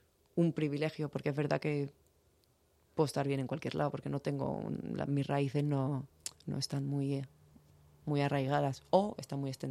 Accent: Sweden; now in Spain; Sí, yo soy originariamente, yo nací en Geleftio, que es una ciudad, bueno, soy de un pueblo que se llama Bureo, que pertenece a Geleftio, que es una ciudad que está al norte de Suecia, y nací allí, pero mi padre es cordobés y sevillano

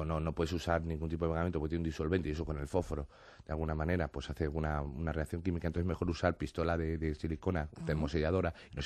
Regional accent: Spain; Somos actores españoles, en un sentido somos latinos, como los italianos, tenemos una serie de gestos muy distintos

